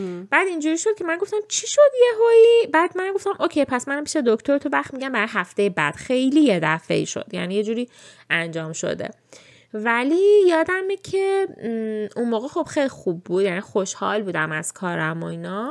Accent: Iran; ماهایی که توی ایران بودیم و توی ایران بزرگ شدیم

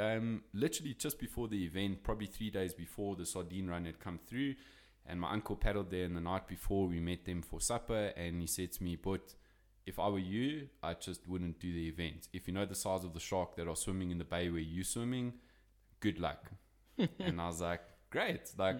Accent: Johannesburg, Gauteng, South Africa; obviously you heard I'm from Joburg.

